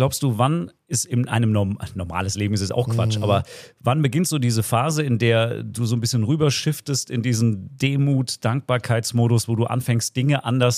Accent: Hesse, Germany; Ich bin in der Wetterau groß geworden, habe da meine Jugend verbracht, 30 Kilometer nördlich von Frankfurt.

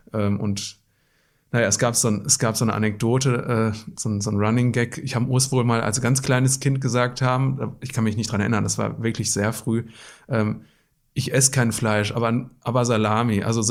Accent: Wetter an der Ruhr, North Rhine-Westphalia, Germany; Also geboren bin ich in Wetter an der Ruhr, im Ruhrgebiet, direkt am Waldrand. Da habe ich auch wirklich meine Kindheit im Wald verbracht

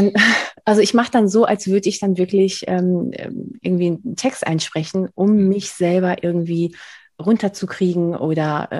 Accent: Spain; German is a second language; Ich bin Spanierin, also ich kann definitiv nicht Berlinerisch irgendwie

